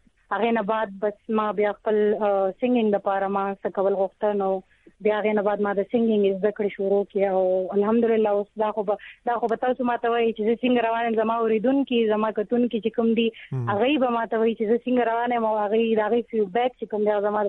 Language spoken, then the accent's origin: Pashto; Peshawar, Khyber Pakhtunkhwa, Pakistan; now in Islamabad, Pakistan; موږ خاص ته پیښور یو خو زما رونه دلته جاب کوي اسلام آباد کې، نه ځکه موږ بس اسلام آباد کې ژوند کوو، د 13 لسو 11 کالو نه موږ اسلام آباد کې ژوند کوو.